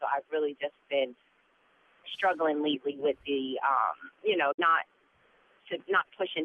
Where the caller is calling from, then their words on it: Cherry Hill, New Jersey, United States; I'm actually calling from Cherry Hill.